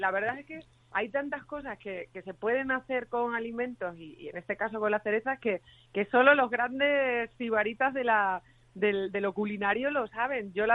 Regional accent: Extremadura, Spain; vamos a estar este viernes en mi tierra, en el Valle del Jerte

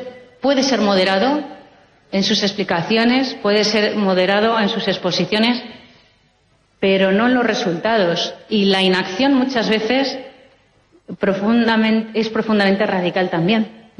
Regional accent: Madrid, Community of Madrid, Spain

